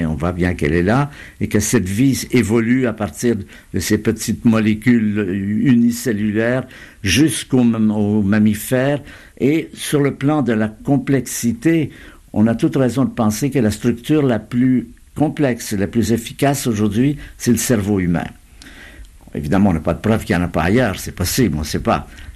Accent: Quebec, Canada; moi, quand j'étais enfant, j'étais au Québec et j'étais un bon catholique, croyant, tout ça.

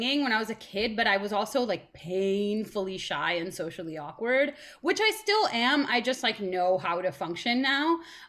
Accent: Miami, Florida, United States; No, I grew up in Miami.

